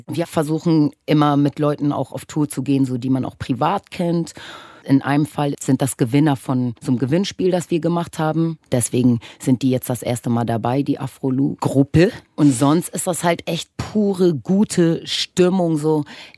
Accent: Germany; also born or lived in Caribbean; Also ich bin ja in der Karibik geboren, mein Vater ist daher und meine Mutter ist Polin. Und dann bin ich in Deutschland aufgewachsen.

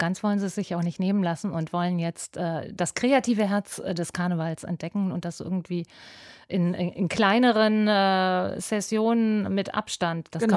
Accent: North Rhine-Westphalia, Germany; now in Berlin, Germany; Ich komme aus Nordrhein-Westfalen

